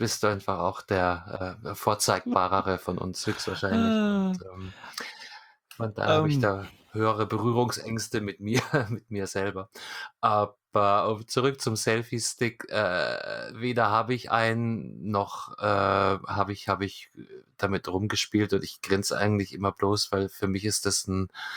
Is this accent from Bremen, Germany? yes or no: no; Munich, Bavaria, Germany; ich als Münchner mit Direktzugang zum Marienplatz